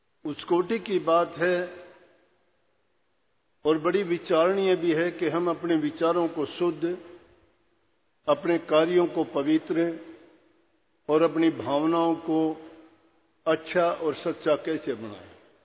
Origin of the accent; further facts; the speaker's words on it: Haryana, India; हम हरियाणा से आते हैं। राधा स्वामी मत के अनुयायी हैं